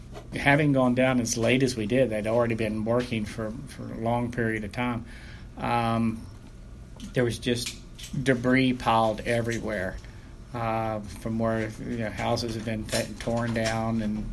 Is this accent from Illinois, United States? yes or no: no; White Sulphur Springs, West Virginia, United States; Well, White Sulphur Springs is my hometown, and knowing some of the folks that are still there, I felt that I wanted to help them out if they were involved in the disaster area.